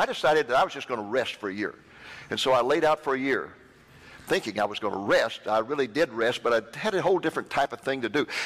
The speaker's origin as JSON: {"language": "English", "town": "Waco", "region": "Texas", "country": "United States", "tie": "born or raised there", "said": "I grew up in Waco, Texas."}